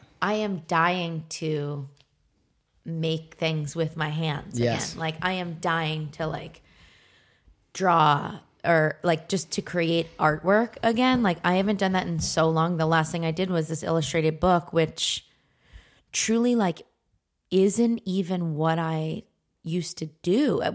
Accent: Philadelphia, Pennsylvania, United States; Because I'm from Philly

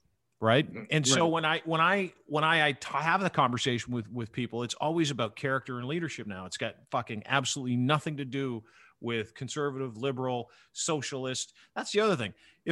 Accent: Canada; the best thing about being Canadian is not being American.

